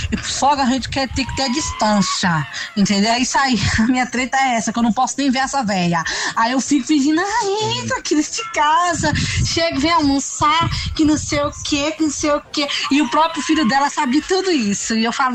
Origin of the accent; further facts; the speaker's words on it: Pernambuco, Brazil; Porque eu sou lá do Pernambuco.